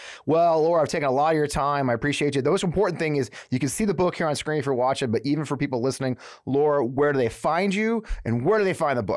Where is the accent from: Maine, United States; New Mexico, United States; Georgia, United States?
Georgia, United States; a judge in my hometown when I lived in Georgia